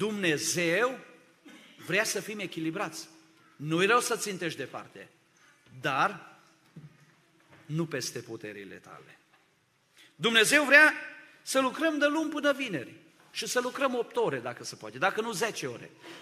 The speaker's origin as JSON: {"language": "Romanian", "country": "Romania", "said": "Sunt din România."}